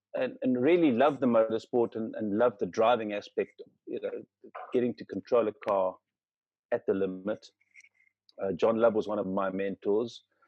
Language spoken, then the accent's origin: English; Bulawayo, Zimbabwe; also born or lived in Durban; now in Cape Town, South Africa; I was born in Durban many years ago. Folks took me to Bulawayo, Zimbabwe, when I was only two, so a baby. In many ways, I feel like a Zimbabwean. It's fading a little bit as I become more of a Cape Townian, South African.